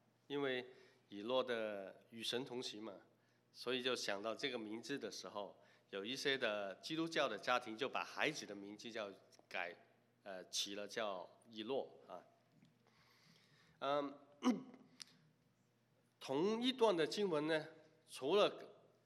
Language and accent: Chinese; Hong Kong; born there; 你生在中国大陆啊，我生在香港，成长的环境不一样